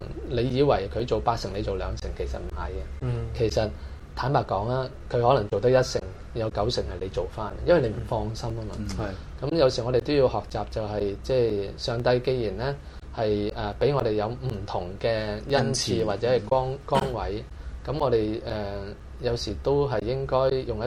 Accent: Guangdong, China; 又係我哋廣東人、中國人嘅文化遺產嚟

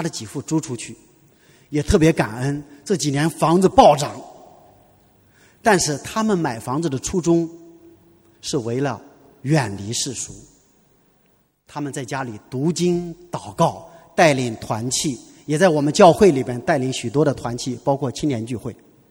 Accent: China; 作为一个中国人，作为一个普通的老百姓，作为一个基督徒，

